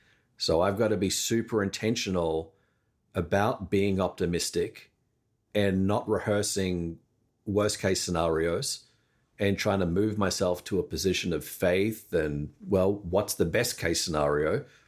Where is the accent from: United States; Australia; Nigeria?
Australia; my heritage, yes, I'm Australian, but it's Greek.